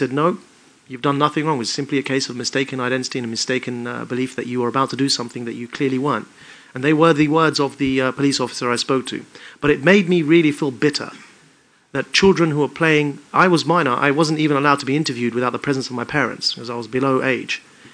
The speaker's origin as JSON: {"language": "English", "town": "Southend-on-Sea", "region": "East of England", "country": "United Kingdom", "tie": "born or raised there", "said": "I was born and raised in Essex and raised for most of my, all of my life up until that point in my hometown, Southend-on-Sea, which is in Essex."}